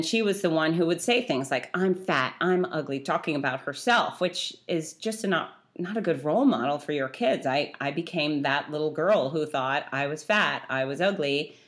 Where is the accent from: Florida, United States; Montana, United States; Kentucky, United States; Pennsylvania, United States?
Florida, United States; We're from South Florida, and, you know, the fruit in Florida is fantastic to begin with.